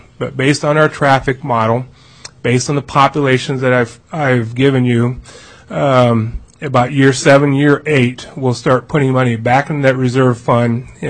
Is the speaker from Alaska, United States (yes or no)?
yes; Eagle River, Alaska, United States; Although, you know, I'm from Eagle River, and I said if Eagle River succeeded from municipality Anchorage, we'd be the third largest city.